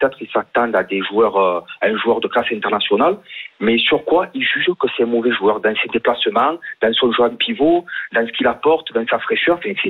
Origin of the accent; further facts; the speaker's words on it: Marseille, Provence-Alpes-Côte d'Azur, France; on est entre amis, on est Marseillais, on est contents.